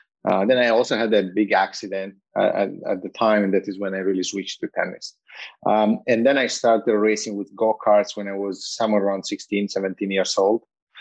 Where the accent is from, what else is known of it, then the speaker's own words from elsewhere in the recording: Italy; Yeah, born and raised in Italy.